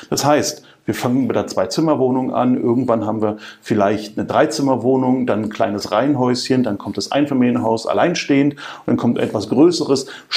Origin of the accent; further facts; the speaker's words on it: Brandenburg, Germany; now in Berlin, Germany; 44, lebe jetzt in Berlin, bin nördlich von Berlin geboren, aufgewachsen, am Rand von Berlin.